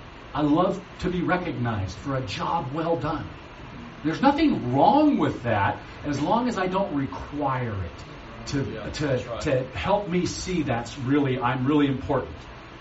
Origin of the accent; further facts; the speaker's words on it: Bellevue, Washington, United States; we live in Bellevue. I grew up in Bellevue, and Bellevue's changed a little bit since I grew up there.